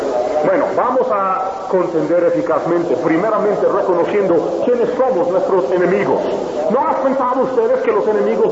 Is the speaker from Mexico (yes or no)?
no; San Antonio, Texas, United States; Hasta en San Antonio, Texas, mi tierra